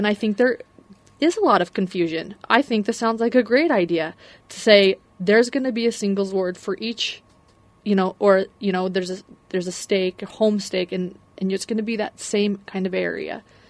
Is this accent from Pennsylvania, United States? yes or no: no; Salt Lake City, Utah, United States; I grew up in Salt Lake as well, so I put mine back into the home ward where I grew up, where they are temporarily.